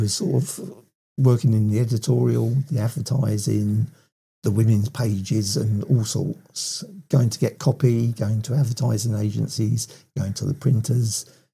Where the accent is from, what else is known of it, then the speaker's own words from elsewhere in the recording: Hampton, London, United Kingdom; born there; also born or lived in Stevenage; I was born in Hampden in Middlesex.